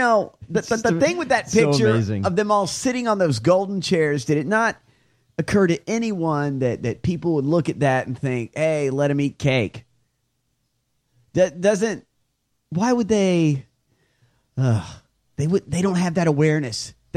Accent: Georgia, United States; I remember before I went to school, I grew up in Georgia, and I don't know.

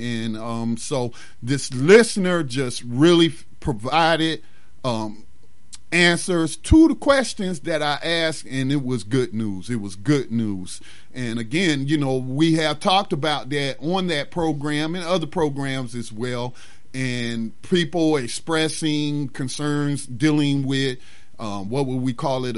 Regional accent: North Carolina, United States; I came across some more history of Afro-Carolinians in my home state of North Carolina.

